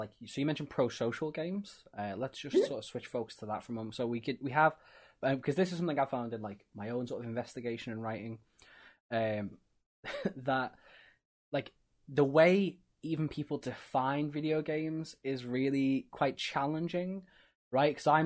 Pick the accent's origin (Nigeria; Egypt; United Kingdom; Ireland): United Kingdom; Liverpool, North West England; I'm from Liverpool, I love football.